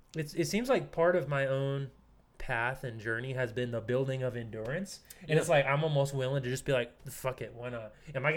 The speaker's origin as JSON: {"language": "English", "region": "East Coast", "country": "United States", "tie": "born or raised there", "also_born_or_lived": "California", "said": "I'd spent time living in California. I grew up on the East Coast."}